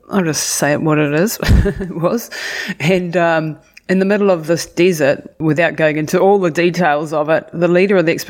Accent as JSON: {"language": "English", "country": "New Zealand", "tie": "born or raised there", "said": "I grew up really outdoorsy in New Zealand in the 1970s"}